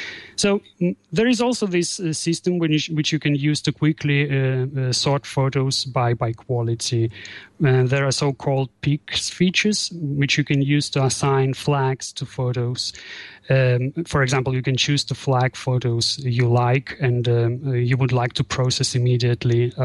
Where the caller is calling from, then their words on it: Aarhus, Central Denmark Region, Denmark; I'm speaking from Aarhus in Denmark. It's the second largest city. We have plenty of wind, not so much sun, and a bit of rain every now and then.